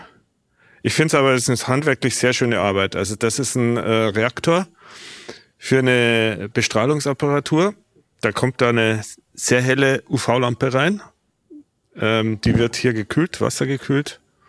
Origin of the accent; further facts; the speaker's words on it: Munich, Bavaria, Germany; now in Kaiserslautern, Germany; Ich komme ursprünglich aus München, habe da mal Chemie studiert vor langer Zeit